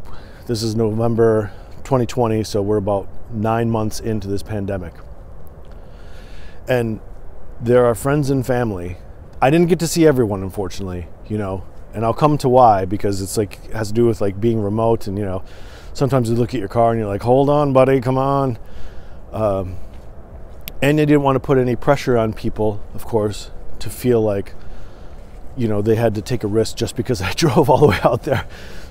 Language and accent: English; Michigan, United States; born there; also born or lived in Portland; because I did live in Portland for a long time. And I am a West Coaster in part, even though I was born in Michigan.